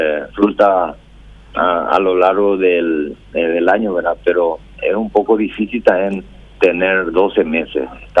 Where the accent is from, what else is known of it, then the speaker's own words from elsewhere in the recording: Paraguay; Yo ya soy paraguayo